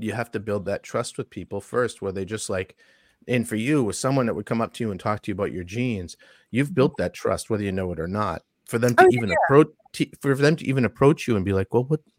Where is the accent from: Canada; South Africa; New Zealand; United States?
United States; Massachusetts; I grew up in Massachusetts. Parents are school teachers.